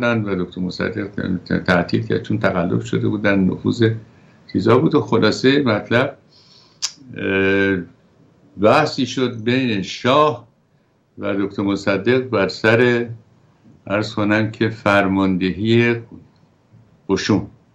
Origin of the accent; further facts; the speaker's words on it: Iran; گفت کجایی هستی؟ گفتم ایرانی هستم.